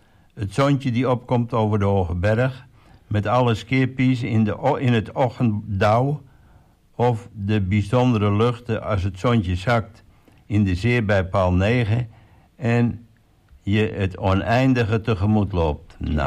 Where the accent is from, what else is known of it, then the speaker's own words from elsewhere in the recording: Vollenhoven, Overijssel, Netherlands; Wonen we aan de Burg. En ik ben geboren en getogen in Vollenhoven. … met 2 broers en een zus.